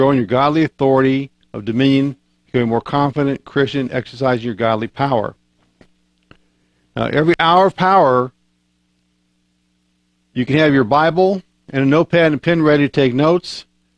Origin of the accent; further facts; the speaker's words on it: Illinois, United States; I grew up in Illinois, and one New Year's Eve, I was caught out on a lonely road.